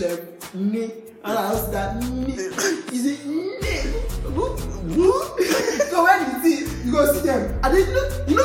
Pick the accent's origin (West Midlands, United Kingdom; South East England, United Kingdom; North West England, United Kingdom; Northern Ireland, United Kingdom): West Midlands, United Kingdom; Birmingham; So you don't know I'm from Birmingham. I'm from the street.